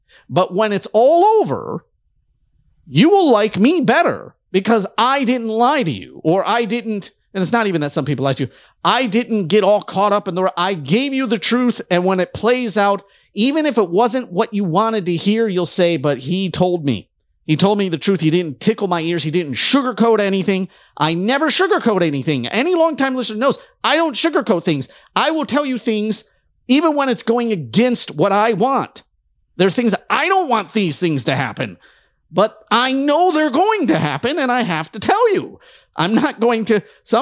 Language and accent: English; Detroit, Michigan, United States; And I, growing up in Detroit, saw elections stolen my whole life.